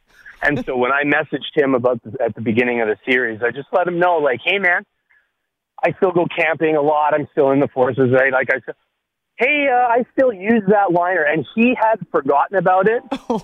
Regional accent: Vancouver, British Columbia, Canada; I got to watch the Olympics in my hometown of Vancouver, Canada here, on TV again.

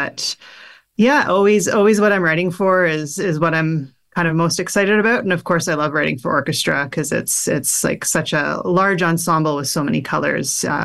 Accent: Toronto, Ontario, Canada; Well, I grew up in Toronto. Moved to Toronto when I was quite young.

